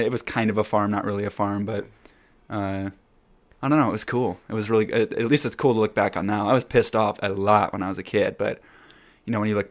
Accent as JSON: {"language": "English", "region": "Iowa", "country": "United States", "said": "I am from Iowa, yes."}